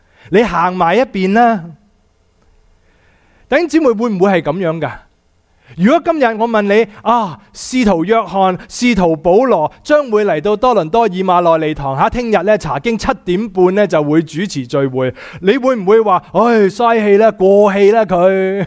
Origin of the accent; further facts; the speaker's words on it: China; 不过你我们是中国人嘛，我就算这样想我都不会这样讲出来的